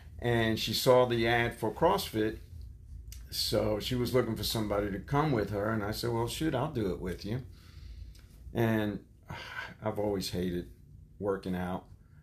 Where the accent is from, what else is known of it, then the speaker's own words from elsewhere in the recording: New York, United States; I grew up in New York in the Bronx amongst other Puerto Ricans, and … was a common name. But then when we moved into an Italian neighborhood … a girl's name